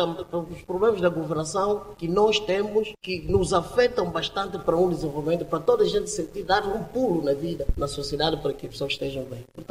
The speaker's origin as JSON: {"language": "Portuguese", "country": "Angola", "said": "Todos nós como angolanos, mas juntos."}